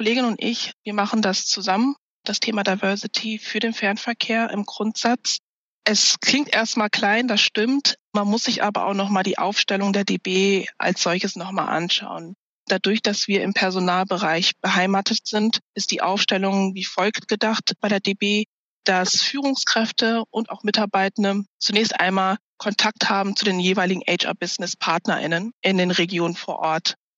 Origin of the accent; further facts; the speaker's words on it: Bielefeld, North Rhine-Westphalia, Germany; now in Frankfurt, Germany; Meine Wurzeln liegen in Angola. Meine Eltern sind 92 aus Angola nach Deutschland geflüchtet aufgrund des Bürgerkriegs und ich bin dann in Bielefeld geboren und aufgewachsen. Lebe seither in Deutschland mit einigen Ausnahmen, wo ich dann auch Auslandsstationen hatte und jetzt seit knapp 4 Jahren in Frankfurt.